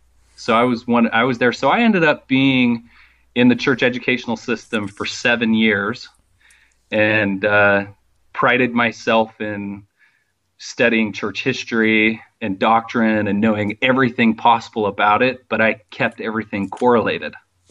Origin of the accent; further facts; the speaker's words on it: San Francisco, California, United States; And I was raised in San Francisco in the Bay Area, so in the shadows of Berkeley